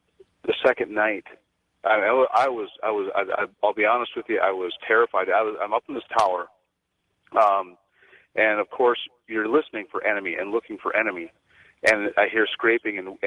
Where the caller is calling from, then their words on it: North Dakota, United States; I'm calling from North Dakota.